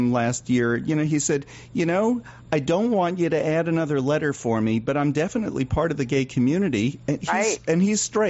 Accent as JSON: {"language": "English", "town": "Yonkers", "region": "New York", "country": "United States", "tie": "born or raised there", "said": "No, I grew up in Yonkers. Yeah, I grew up in Yonkers, but I've been here actually 35 years this week."}